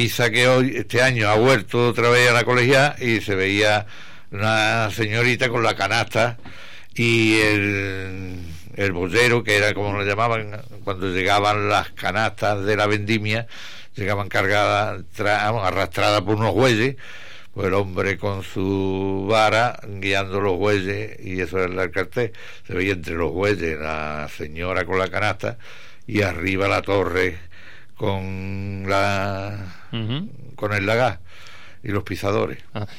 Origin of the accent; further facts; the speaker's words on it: Santiago, Spain; como yo soy de Santiago, pues allí me tira el cuerpo